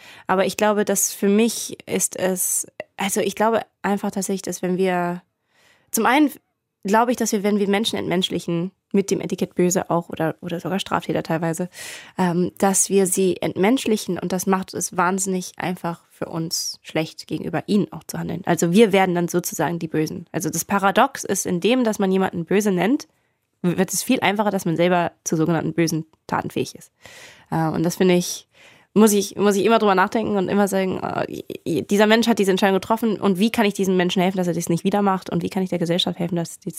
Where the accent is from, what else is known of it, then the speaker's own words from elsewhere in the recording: Germany; Dazu gehört für mich, also Nazis tatsächlich auch ein bisschen, aber da reden wir als Deutsche vor allem sehr, sehr, sehr viel drüber.